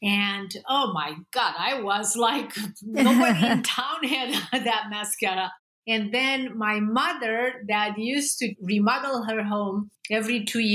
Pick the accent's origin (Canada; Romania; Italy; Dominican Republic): Romania; So remember, I grew up in Romania in a communist regime.